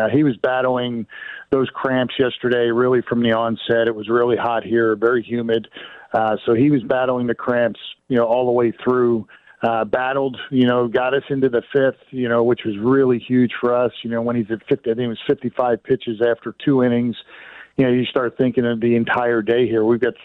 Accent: Philadelphia, Pennsylvania, United States; All I could think of, you know, I grew up in Philadelphia.

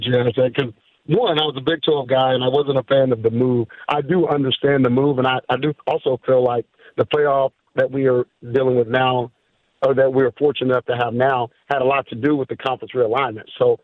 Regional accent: Texas, United States; And growing up in Texas, that's what you do.

